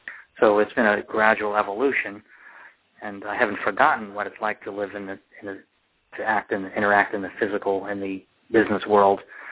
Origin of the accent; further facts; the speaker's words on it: Fort Lauderdale, Florida, United States; he was from Tampa and I was from Fort Lauderdale